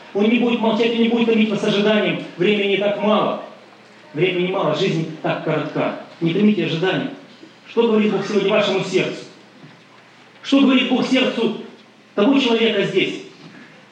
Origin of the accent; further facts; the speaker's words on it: Siberia, Russia; Оказалось, мы земляки, я тоже из Сибири, она оттуда, мы вместе недалеко жили совершенно.